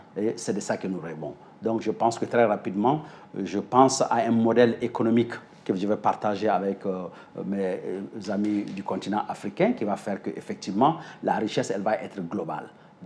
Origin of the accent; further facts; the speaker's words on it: Gabon; qu'on puisse nous rendre aussi au Gabon en tant que Gabonais